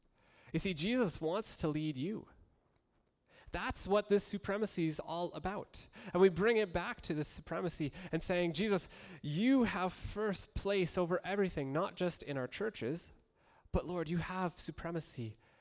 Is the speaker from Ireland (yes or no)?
no; Saskatchewan, Canada; And I'm from Saskatchewan, I promise.